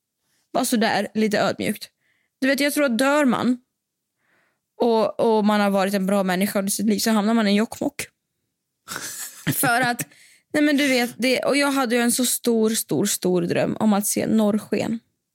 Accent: Siberia, Russia; now in Sweden; det faktum att jag är från Sibirien. Det här är liksom, det ligger i mitt blod och natur att klara mig vid extremväder.

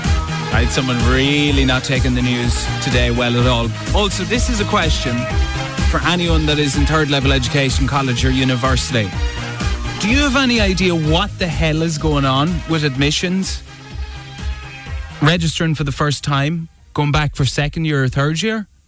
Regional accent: Athlone, Leinster, Ireland; I'm from Athlone, Westmead, studying in UL, Limerick.

